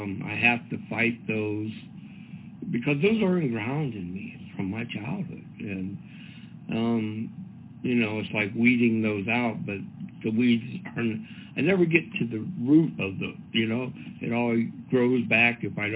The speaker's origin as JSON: {"language": "English", "town": "Stow", "region": "Ohio", "country": "United States", "tie": "born or raised there", "also_born_or_lived": "Akron", "said": "I was born in Akron, Ohio, and that's where I still live. I grew up in Stowe, which isn't too far from Akron. A bit more in the country."}